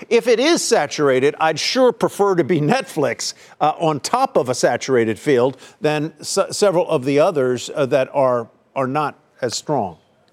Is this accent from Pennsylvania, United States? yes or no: yes; Philadelphia, Pennsylvania, United States; I grew up in Philly. We only had one baseball team, right? It was the Phillies.